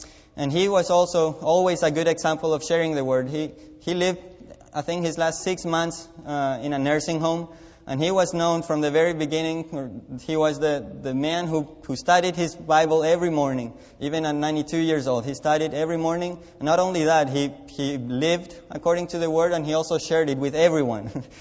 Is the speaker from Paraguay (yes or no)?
yes; Asunción, Paraguay; You supported them to go to Asunción, Paraguay, which is my hometown.